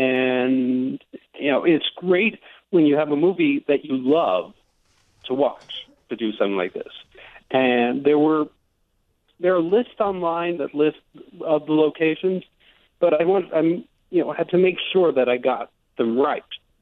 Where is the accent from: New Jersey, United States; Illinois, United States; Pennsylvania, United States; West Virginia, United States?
New Jersey, United States; And I'm from New Jersey. New York is my city. I work there. I've worked there for almost a decade.